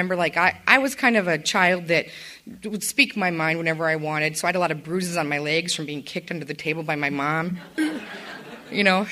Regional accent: Great Falls, Montana, United States; I grew up in Great Falls, Montana, which is a great place to grow up if you want to drink and gamble.

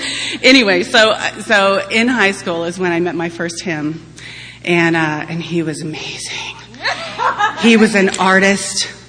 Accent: Texas, United States; born or raised there

